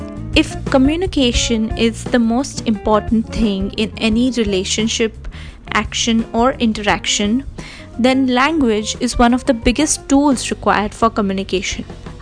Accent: India; born or raised there; English is a second language

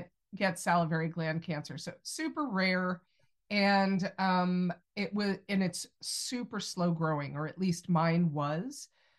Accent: California, United States; also born or lived in New York City / Boston; I grew up in California, though moved to the East Coast for about 12 years, during which time I lived in New York City, I lived up in Boston

